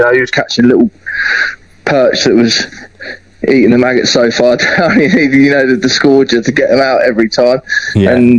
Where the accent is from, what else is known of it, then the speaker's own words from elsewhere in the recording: Watton, East of England, United Kingdom; I'm from a little town called Watton in Norfolk, near Norwich, not about half an hour from Norwich. Sort of out in the sticks, really.